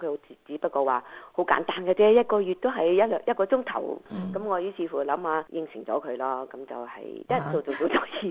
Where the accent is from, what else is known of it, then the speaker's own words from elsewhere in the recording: China; 或者係你知我哋中國人有時覺得呢個病咧就係、是、唔會好翻㗎